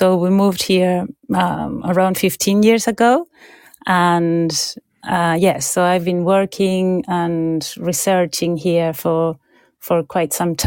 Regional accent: Chile; now in London, United Kingdom; originally I'm from Chile, yeah. And mm-hmm. And my names are from Spain and French ancestors.

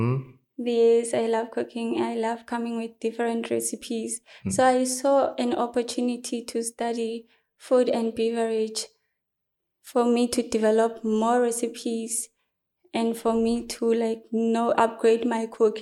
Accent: Johannesburg, Gauteng, South Africa; from Johannesburg in Midrand at Ivory Park.

